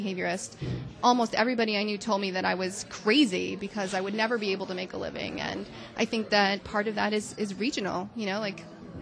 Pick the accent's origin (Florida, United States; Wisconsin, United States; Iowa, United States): Iowa, United States; now in New York, United States; But, of course, even though I'm from Iowa, that didn't seem like the greatest market for a veterinary behaviorist